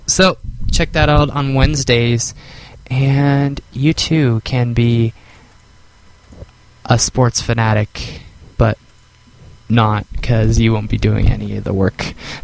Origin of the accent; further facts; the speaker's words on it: California, United States; it could be the fact that I'm from California